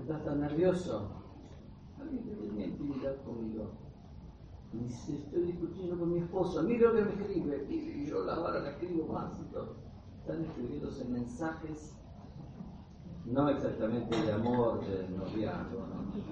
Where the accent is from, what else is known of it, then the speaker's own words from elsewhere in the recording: Brazil; now in Argentina; Y yo de chico en Brasil salía a jugar con mis amigos a las calles de noche.